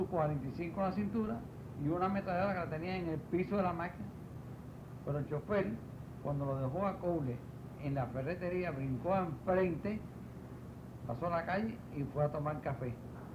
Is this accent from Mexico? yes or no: no; Cuba; moved away; en el año 1967, que fue cuando yo salí de Cuba.